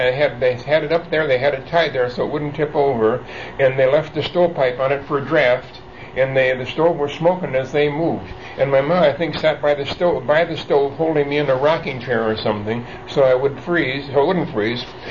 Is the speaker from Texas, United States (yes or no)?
no; Hazel Park, Michigan, United States; born there; I was born in Hazel Park, on the corner of 9.5 mile and John R.